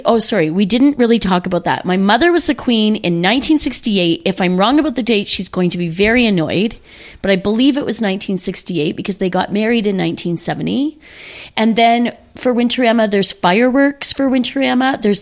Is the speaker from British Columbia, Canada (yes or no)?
no; Penetanguishene, Ontario, Canada; born there; I was born in Penetang.